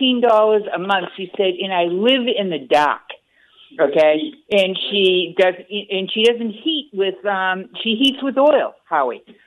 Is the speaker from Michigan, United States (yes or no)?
no; Lowell, Massachusetts, United States; now in New Hampshire, United States; Listen, I'm from Lowell, Mass, and I had my hair cut today with my hairdresser.